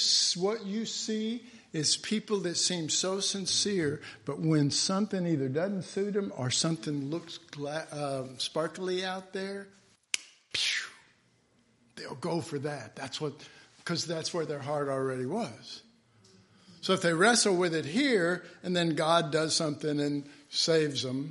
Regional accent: Texas, United States; I'm from Texas. I don't repent of that.

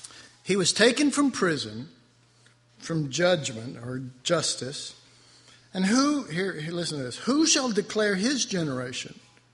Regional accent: Texas, United States; Almost said as the teepee of God. Sorry, I'm Texan.

